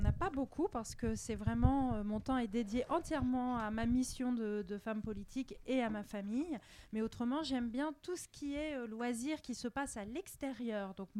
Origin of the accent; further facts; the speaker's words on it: Nancy, Grand Est, France; born there; now in Le Vésinet, France; moi, je suis née en province, à Nancy. Et puis, ma famille vient d'Europe de l'Est et puis d'Algérie.